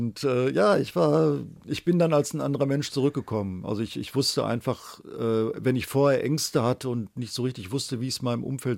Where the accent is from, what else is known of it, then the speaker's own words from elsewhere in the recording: North Rhine-Westphalia, Germany; Ich bin im Westfalenlande aufgewachsen, im katholischen Westfalen auf dem Acker